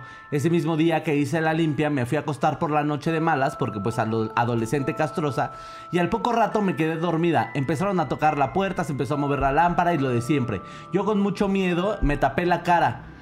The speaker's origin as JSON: {"language": "Spanish", "town": "Iztapalapa", "region": "Mexico City", "country": "Mexico", "said": "Qué bueno que soy de Iztapalapa y ya estoy acostumbrada a esto"}